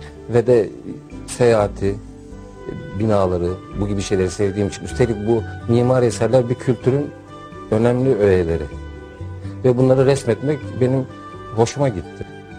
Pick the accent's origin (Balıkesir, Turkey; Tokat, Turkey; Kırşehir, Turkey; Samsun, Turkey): Balıkesir, Turkey; Bandırma; Bandırma'da doğdum. Çocukluğum orada geçti. İlk ve orta tahsilimi orada bitirdim.